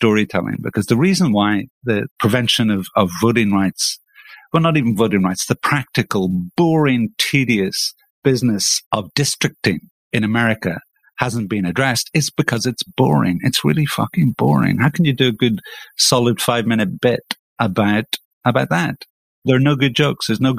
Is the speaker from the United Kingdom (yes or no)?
yes; Belfast, Northern Ireland, United Kingdom; I grew up in Belfast, you know, back in the day